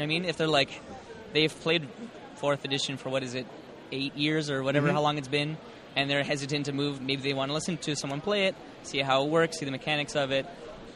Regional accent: Toronto, Ontario, Canada; we're from Toronto, Canada. There's a great big art scene in Toronto, Canada.

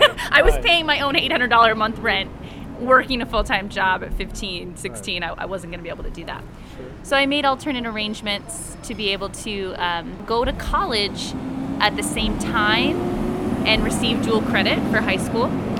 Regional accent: Iowa City, Iowa, United States; also born or lived in New Jersey; I was born in Iowa on a farm, actually. My family had a farm.

